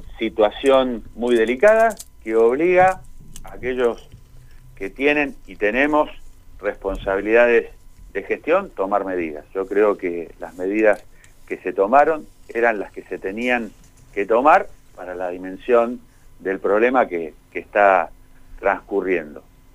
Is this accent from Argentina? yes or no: yes; Argentina; como argentinos.